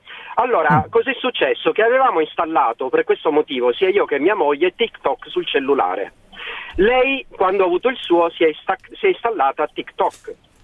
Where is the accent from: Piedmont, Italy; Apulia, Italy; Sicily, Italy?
Sicily, Italy; anche noi siamo siciliani